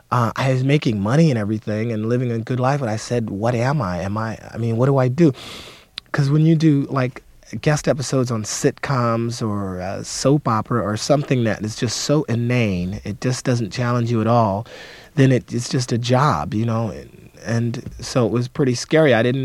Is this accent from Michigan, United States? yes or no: yes; Detroit, Michigan, United States; born or raised there